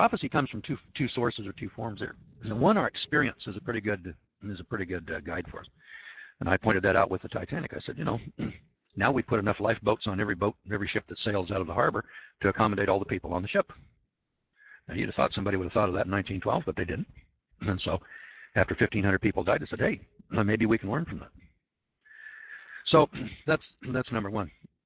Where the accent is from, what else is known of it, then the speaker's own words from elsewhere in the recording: Missouri, United States; I'm skeptical. I'm from Missouri.